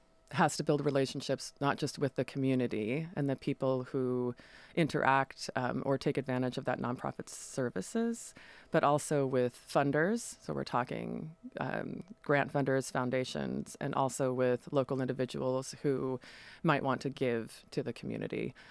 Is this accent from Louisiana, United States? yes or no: no; Vernonia, Oregon, United States; now in Astoria, United States; I grew up in Vernonia, Oregon, which is about a fat hour drive here on Highway 202, and have been coming to Astoria my whole life. And so I've lived here since 2008 or so